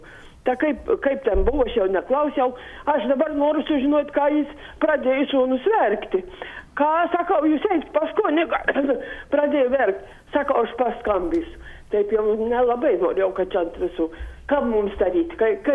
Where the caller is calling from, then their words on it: Klaipėda County, Lithuania; Aš iš Klaipėdos rajono skambinu.